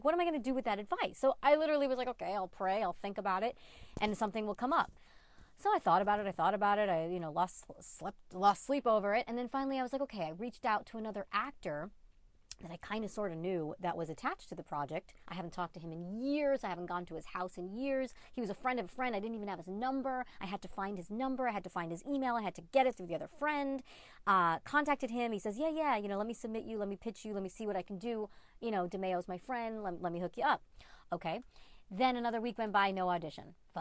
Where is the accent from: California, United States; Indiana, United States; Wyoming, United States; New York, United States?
New York, United States; Brooklyn; shooting in Brooklyn, my hometown, like so excited.